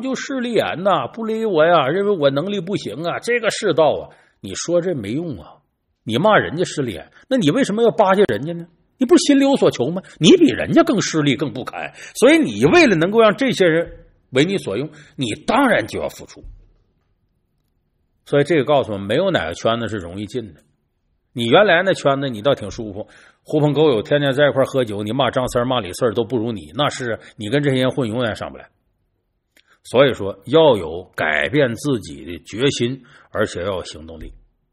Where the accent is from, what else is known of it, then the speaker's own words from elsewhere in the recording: Northeast China, China; 作为我作为一个东北人，我是了解东北人更容易呢，还是了解广东人云南人更容易呢？我认识周边的东北人肯定多呀